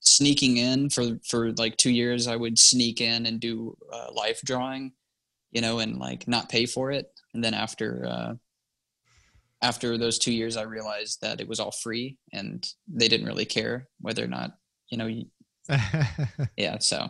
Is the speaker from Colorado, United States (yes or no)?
no; Texas, United States; I grew up in Texas, Southeast Texas.